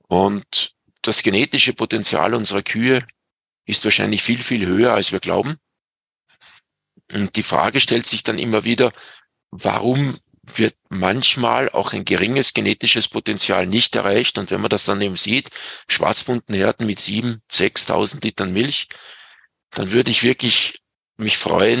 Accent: Salzburg, Austria; Bei uns in Pinzgau heißt es, z Maria Lichtmess dran die Kälber um.

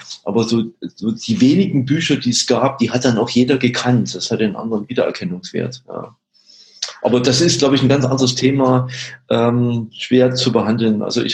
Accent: eastern Germany, Germany; Ich bin ja aus dem Osten und bin auch im Osten groß geworden.

